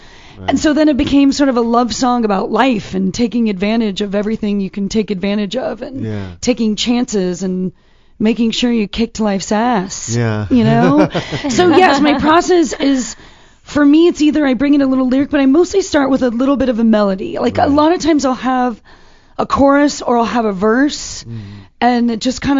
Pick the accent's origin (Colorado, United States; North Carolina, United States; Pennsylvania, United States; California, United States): California, United States; Fresno; I guess growing up in Fresno, country was huge.